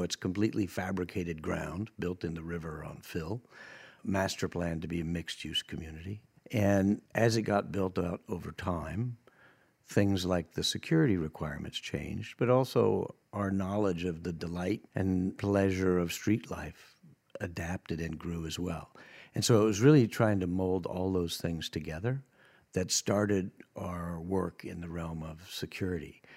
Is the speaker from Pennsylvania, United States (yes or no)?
no; Colorado, United States; I grew up in Colorado, but I love New York.